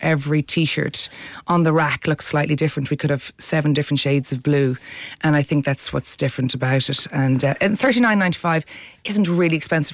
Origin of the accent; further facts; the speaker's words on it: Dublin, Leinster, Ireland; Well, I call it tun because I'm from Dublin